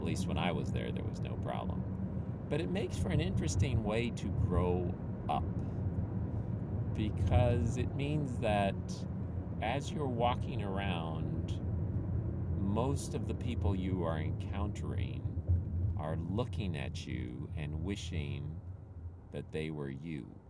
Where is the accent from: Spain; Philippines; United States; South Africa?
Philippines; I'm just recounting some things that have happened to me in the past, growing up in the Philippines, like that, like that, like that.